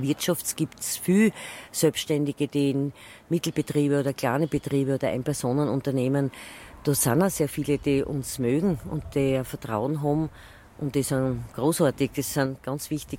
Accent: Styria, Austria; wie man bei uns in Steirischen sagt

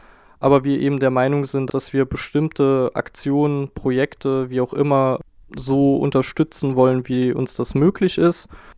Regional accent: Southwest Germany, Germany; Also ich stamme beispielsweise ursprünglich aus dem Südwesten Deutschlands

